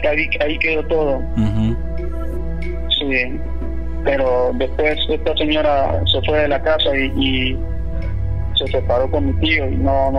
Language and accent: Spanish; Honduras; Todo esto que les estoy contando sucedió en Honduras. Yo soy de Honduras, ¿sí?